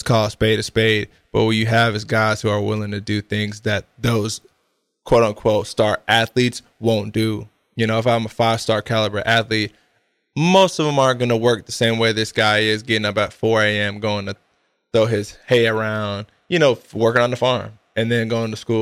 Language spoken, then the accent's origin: English; Seattle, Washington, United States; also born or lived in Kirkland / Bellevue / Everett / Mukilteo; I'll tell you, I'm from Seattle originally, so I had just got plucked and put down in there.